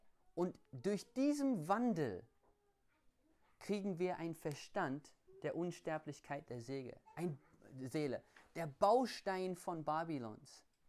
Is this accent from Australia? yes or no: yes; Australia; Bei uns zu Hause in Australien, großes Gesetz am Sabbat, darfst nicht schwimmen.